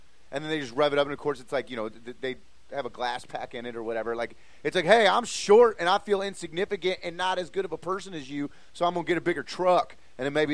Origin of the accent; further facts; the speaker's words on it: Florissant, Missouri, United States; When I grew up in Florissant, like, I liked it.